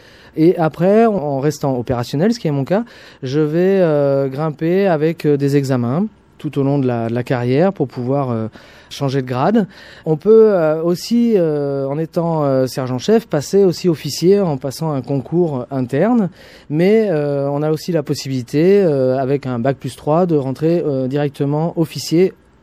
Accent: Nouvelle-Aquitaine, France; Moi, je suis originaire de la Vienne.

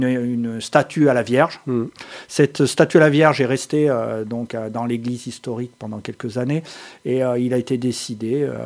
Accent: Nouvelle-Aquitaine, France; Je viens du département voisin, je suis de la Creuse. Donc à la fois né en Creuse, ce qui devient rare, et habitant pendant 25 ans, une commune pas très éloignée d'ailleurs de Saint-Sulpice-Laurière

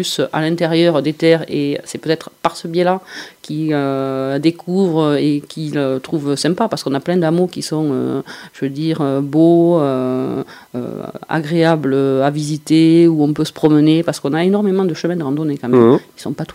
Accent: Nouvelle-Aquitaine, France; Moi, je suis native du Lot-et-Garonne.

